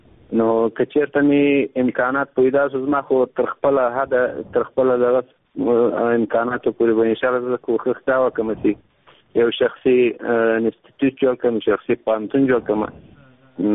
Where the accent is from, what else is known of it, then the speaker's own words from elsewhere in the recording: Afghanistan; چې زه یو افغان یم